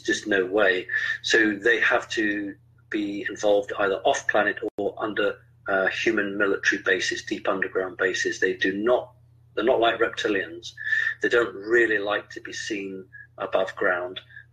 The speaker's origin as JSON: {"language": "English", "country": "United Kingdom", "said": "but that's because I'm a Brit"}